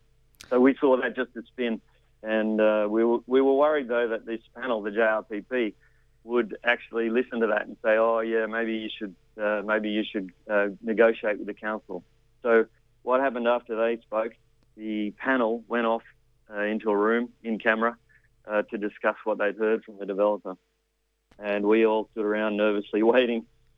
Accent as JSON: {"language": "English", "town": "Newcastle", "region": "New South Wales", "country": "Australia", "tie": "born or raised there", "said": "I'm not really a long-term local. I grew up in Newcastle."}